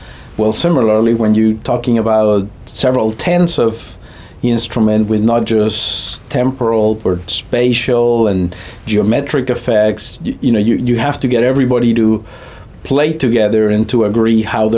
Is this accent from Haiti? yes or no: no; Mexico; and I'm originally from Mexico.